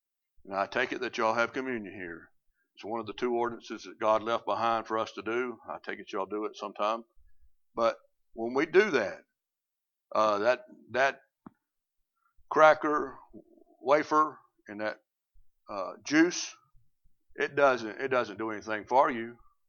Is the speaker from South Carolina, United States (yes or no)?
yes; South Carolina, United States; moved away as an adult; now in Maine, United States; But I told you how I ended up in Maine. But I'm from South Carolina for 48 years of my life. 48 years of my life. I grew up in South Carolina. I never thought I'd leave.